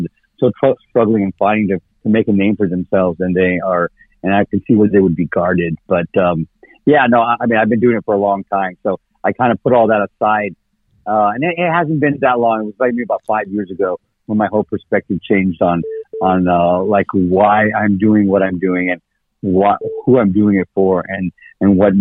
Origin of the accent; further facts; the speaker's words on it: Texas, United States; moved away; when I was raised in Texas, I kind of feel like my upbringing was, let me teach … what he needs to know to do what I need him to do.